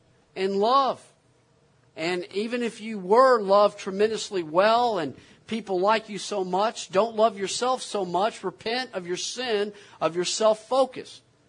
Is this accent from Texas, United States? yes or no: yes; Houston, Texas, United States; I'm a Boston Red Sox fan. Okay, so there you go. And I grew up in Houston, so there you go.